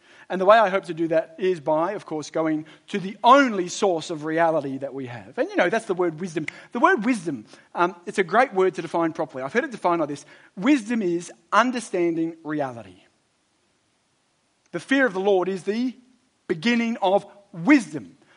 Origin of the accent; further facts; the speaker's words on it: Australia; Let me be clear again, and I don't say this as an Australian.